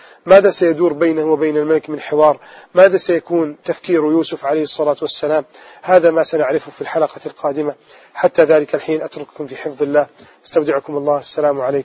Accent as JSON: {"language": "Arabic", "country": "Egypt", "said": "يا رب اجمع أطياف بلدنا مصر على الطاعة"}